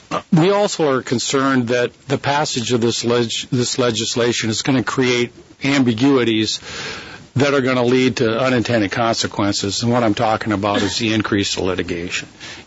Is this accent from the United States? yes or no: yes; Pierre, South Dakota, United States; I'm an attorney from Pierre